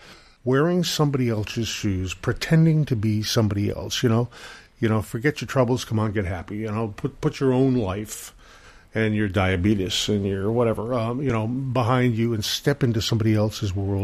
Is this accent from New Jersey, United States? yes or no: no; New Hampshire, United States; I was on the ski team because I grew up in New Hampshire and, you know, had my first pair of skis when I was 3 years old.